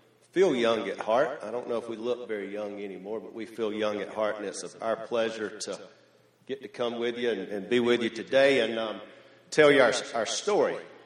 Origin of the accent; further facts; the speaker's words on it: Ridge Spring, South Carolina, United States; We're from Ridge Spring, South Carolina.